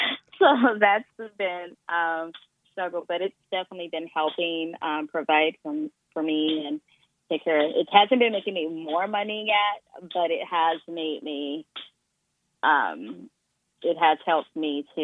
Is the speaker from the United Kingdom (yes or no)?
no; Israel; now in United States; So when I moved out here in 2009, because I'm from Israel, born and raised